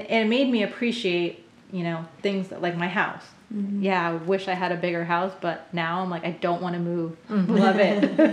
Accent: Boston, Massachusetts, United States; moved away; I grew up in Boston for most of my life

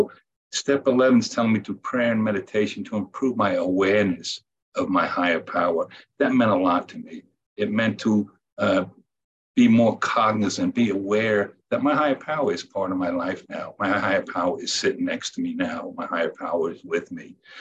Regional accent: Reston, Virginia, United States; I am from Northern Virginia, Reston, Virginia.

